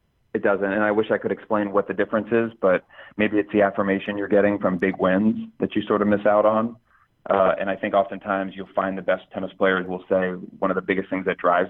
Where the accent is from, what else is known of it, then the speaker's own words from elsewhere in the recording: Camden, New Jersey, United States; also born or lived in Cherry Hill / Atlanta; I grew up in Camden, New Jersey, which was the, you know, the murder capital of the, I think, of the country. We quickly moved out of there to Cherry Hill for a while, then down to Atlanta.